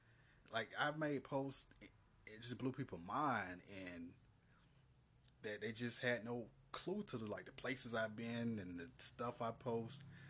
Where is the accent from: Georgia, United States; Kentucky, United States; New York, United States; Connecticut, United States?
Georgia, United States; I said, oh, I'm from Georgia. So he chuckled. He said, no, where you really from? I said, yeah, I'm from Georgia.